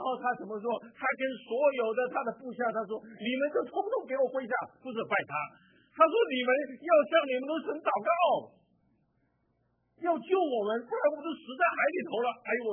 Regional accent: Hong Kong; born there; 这小船就到了香港了，香港去。然后我是香港出生的。

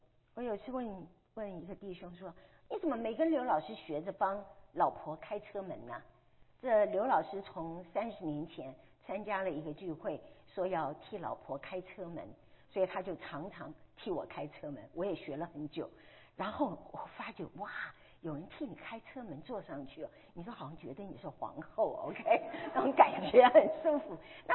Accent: Shandong, China; 我山东人，你知道，家教那是非常非常那个的。

